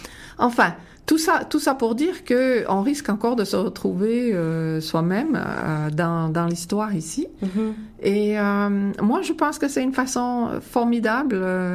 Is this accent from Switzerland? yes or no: yes; Switzerland; moi je viens de Suisse